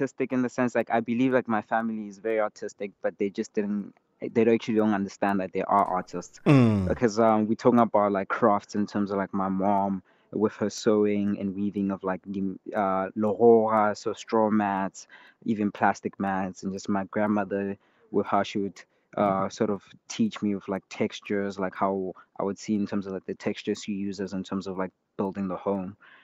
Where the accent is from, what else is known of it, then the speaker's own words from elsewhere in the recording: Limpopo, South Africa; Growing up in Limpopo was a very, very, very interesting time, because, you know, my life was just herding goats